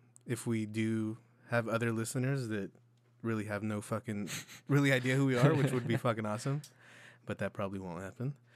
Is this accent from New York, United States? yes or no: no; Porterville, California, United States; Visalia, California. I'm actually from Porterville, California. Even smaller town.